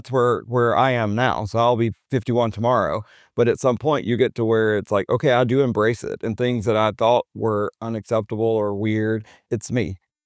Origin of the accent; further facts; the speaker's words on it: the South, United States; That was hard growing up in the South.